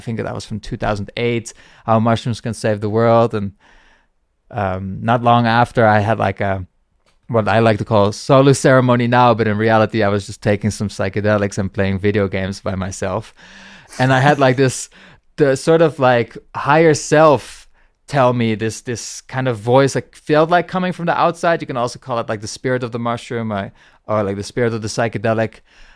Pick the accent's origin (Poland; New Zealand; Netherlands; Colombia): Netherlands; I'm from the Netherlands, which it's a very good place if you're a mushroom lover